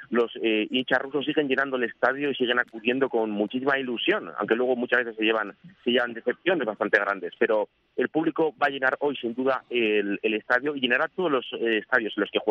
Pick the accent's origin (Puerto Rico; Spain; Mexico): Spain; y yo como español, las noticias que llegan de la selección española